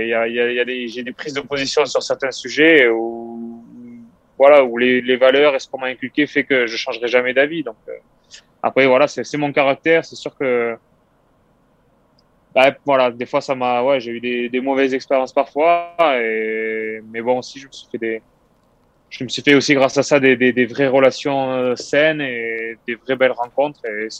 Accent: Albi, Occitanie, France; born there; Je suis né à Albi, j'ai vécu. Le début de ma carrière dans la région nantaise, puis en Vendée

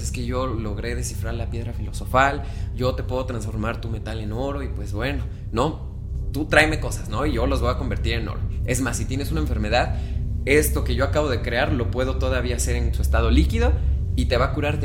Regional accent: Mexico; ustedes saben que yo soy bien mexicano.

